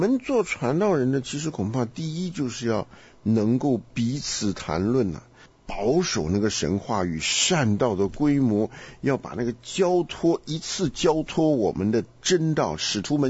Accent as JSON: {"language": "Chinese", "country": "China", "tie": "born or raised there", "moved": "yes", "lives_now": "United States", "said": "那我们是中国长大，我们到这个地方还是要吃什么烧饼、油条、稀饭的"}